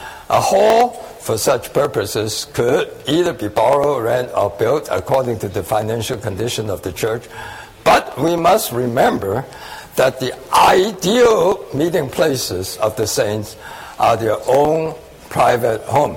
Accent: Hong Kong; now in New York, United States; I grew up in Hong Kong

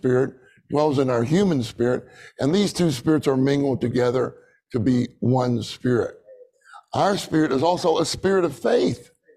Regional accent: Pittsburgh, Pennsylvania, United States; Dick Taylor and I grew up in Pittsburgh together, you know, Pittsburgh area.

